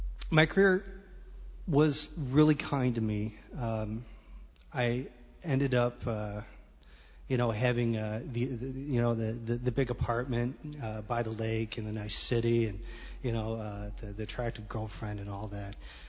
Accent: Detroit, Michigan, United States; born there; I was born in Detroit. I was born in the Midwest.

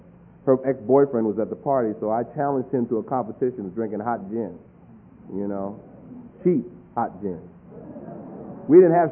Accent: New York City, New York, United States; because we grew up in New York City.

